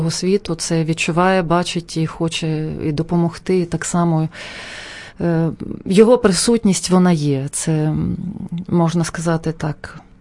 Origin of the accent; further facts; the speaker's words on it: Kyiv, Ukraine; Ми киянки, ми народилися в Києві.